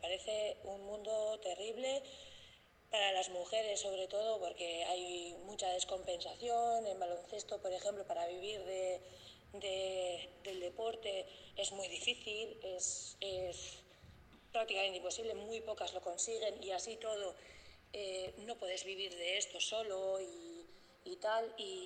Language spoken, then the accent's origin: Spanish; Durango, Basque Country, Spain; tengo 28 años y soy de Durango.